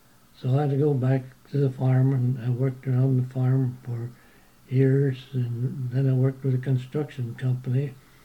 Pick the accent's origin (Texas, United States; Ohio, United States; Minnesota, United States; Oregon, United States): Minnesota, United States; born there; I was born on a farm in Minnesota, southwestern Minnesota, back in the Depression days.